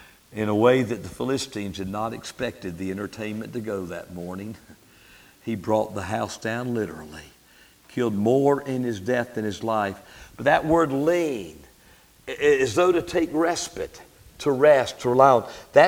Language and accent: English; Fayetteville, United States; back in my early days growing up in Fayetteville